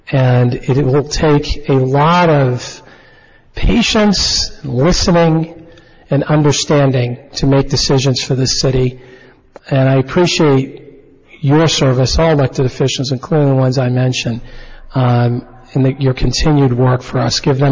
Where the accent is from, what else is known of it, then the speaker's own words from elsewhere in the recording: Newton, Massachusetts, United States; The chance to be mayor of my hometown and work to provide the next generation of Newtonians the same opportunities that I had.